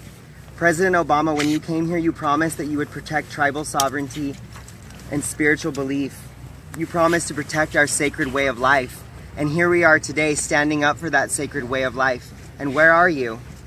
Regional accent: Denver, Colorado, United States; I'm from Denver, Colorado.

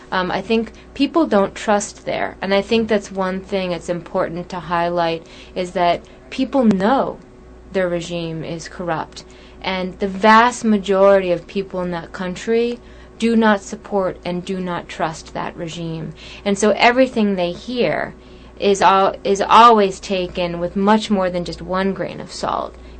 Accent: United States; these people seemed to be more infatuated with America than I am as an American.

